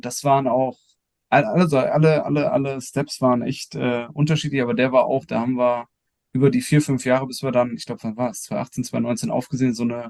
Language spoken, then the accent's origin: German; Cologne, North Rhine-Westphalia, Germany; born there; als gebürtiger Kölner